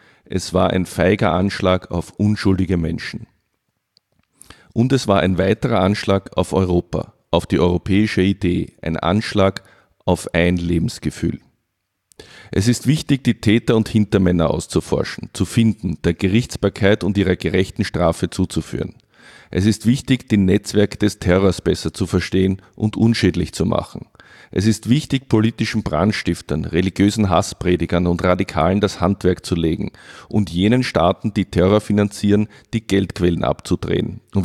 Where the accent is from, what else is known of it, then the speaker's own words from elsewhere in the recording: Vienna, Austria; alles, was man über meine Heimatstadt Wien wissen muss.